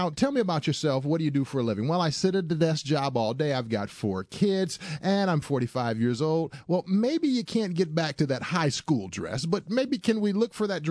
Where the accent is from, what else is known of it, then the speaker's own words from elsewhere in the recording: Michigan, United States; I'm from Michigan.